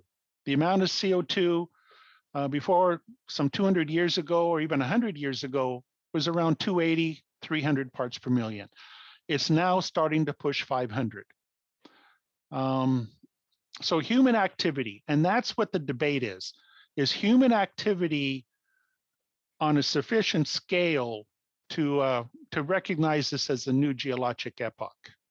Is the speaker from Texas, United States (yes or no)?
no; Portland, Oregon, United States; Oh, yes. I grew up in the Portland area. I often puzzled about these features.